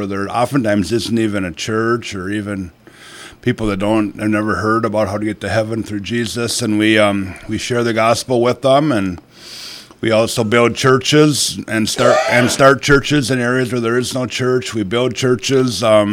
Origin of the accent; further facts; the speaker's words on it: Madison, Minnesota, United States; I'm from Madison, Minnesota. Graduated in 1988, quite a while ago now.